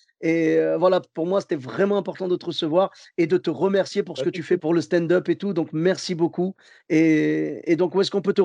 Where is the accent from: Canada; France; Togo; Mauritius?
France; Bordeaux, Nouvelle-Aquitaine; Oui, voilà, ben moi comme je venais de Bordeaux